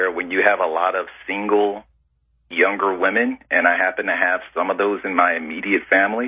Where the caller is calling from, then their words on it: Georgia, United States; But, I am formerly from DeKalb County, and I moved down to Coweta, which is about 30 minutes south of Fulton.